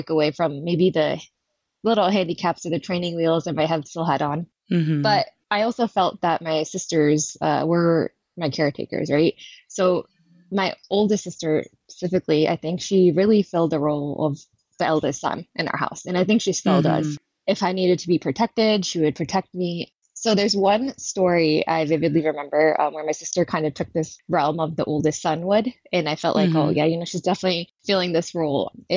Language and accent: English; Connecticut, United States; We grew up in Connecticut, so it would snow significantly.